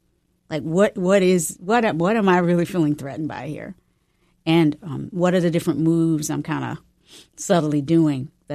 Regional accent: North Carolina, United States; also born or lived in Virginia; growing up in North Carolina and Virginia, where in the particular places that I lived at that time, we didn't hear a lot of different languages around us.

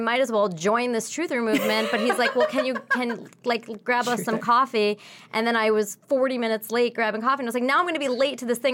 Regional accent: East Brunswick, New Jersey, United States; Okay, I'm from East Brunswick.

